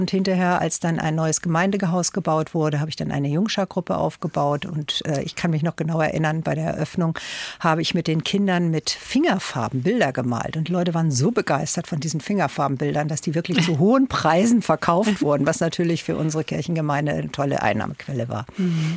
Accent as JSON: {"language": "German", "region": "North Rhine-Westphalia", "country": "Germany", "said": "ich komme aus dem Ruhrgebiet und ich weiß, wie es da ist"}